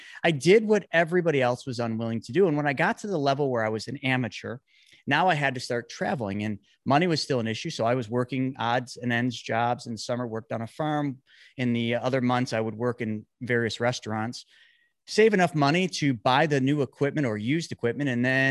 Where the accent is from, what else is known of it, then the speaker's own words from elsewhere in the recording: Buffalo, New York, United States; I grew up in Buffalo, New York, so we have no lack of snow here